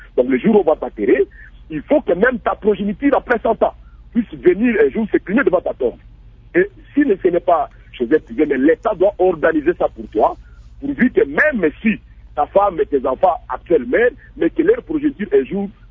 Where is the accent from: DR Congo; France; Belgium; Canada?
DR Congo; chez nous, à l'RDC